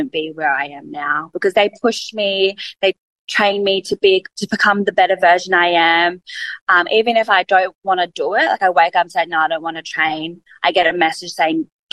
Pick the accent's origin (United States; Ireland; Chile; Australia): Australia; Manly, New South Wales; So I grew up in Manly, so on the Northern Beaches, and my upbringing was really like family orientated, very sporty.